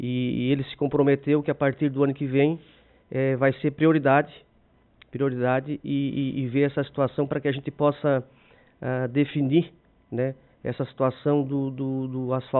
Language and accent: Portuguese; Urussanga, Santa Catarina, Brazil; eu nasci em Uruçanga, né? Nunca saí de Uruçanga, moro em Uruçanga